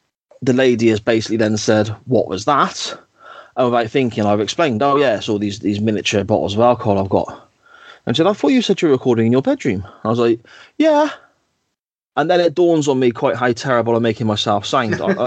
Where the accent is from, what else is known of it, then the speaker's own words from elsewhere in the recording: Gloucester, South West England, United Kingdom; accent: Gloucester; like I said, with my Gloucester accent, I suppose, you know?